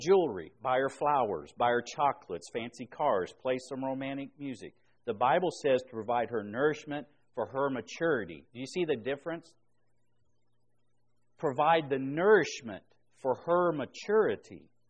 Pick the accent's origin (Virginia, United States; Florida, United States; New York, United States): Florida, United States; also born or lived in Indiana; don't go back to Indiana where I grew up because I was just a young lad, didn't know anything. But I grew up in Florida